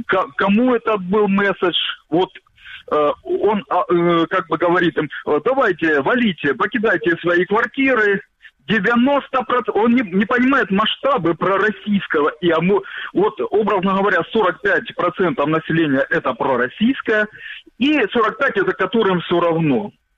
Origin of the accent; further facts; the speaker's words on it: Donetsk, Donetsk Oblast, Ukraine; now in Kramatorsk, Ukraine; Краматорск. Сам, как бывший дончанин